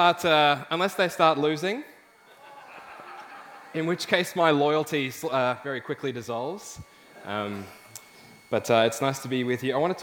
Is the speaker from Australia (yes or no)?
yes; Australia; growing up in Australia, you have the privilege of enjoying this time of year